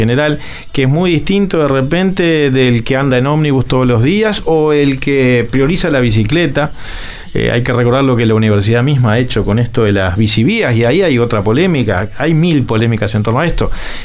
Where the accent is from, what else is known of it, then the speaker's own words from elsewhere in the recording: Montevideo, Uruguay; ¿Para dónde queremos ir entonces como montevideanos?